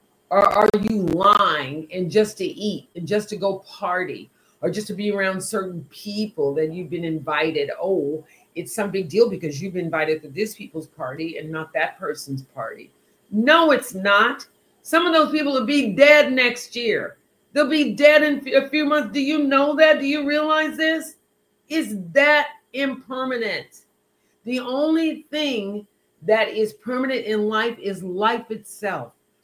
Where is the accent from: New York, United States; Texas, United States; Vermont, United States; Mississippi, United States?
Texas, United States; Amarillo; also born or lived in Waco; And yeah, I've got African descent, but I was born in Amarillo, Texas. And I grew up in Amarillo and Waco.